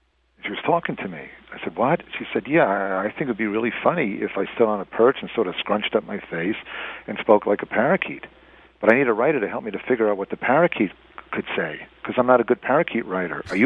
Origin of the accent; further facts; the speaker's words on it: New York, United States; I grew up on Long Island. My dad always had his place in New York. I was familiar with the city.